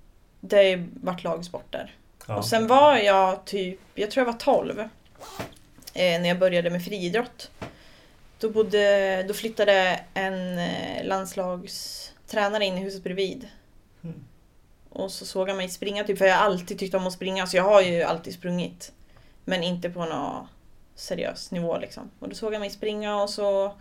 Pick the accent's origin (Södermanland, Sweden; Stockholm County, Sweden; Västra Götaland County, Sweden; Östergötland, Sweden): Östergötland, Sweden; Söderköping; Jag kommer från Söderköping.